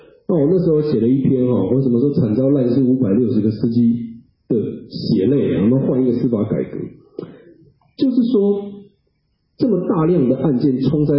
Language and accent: Chinese; Taiwan; 我们台湾人啊就跟健保一样，我们台湾的健保跟美国医生不一样